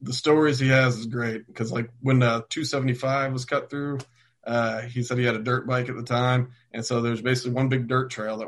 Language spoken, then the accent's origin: English; Memphis, Tennessee, United States; now in St. Petersburg, United States; No, actually, I'm from Memphis originally. Okay. I moved to St. Pete in 93.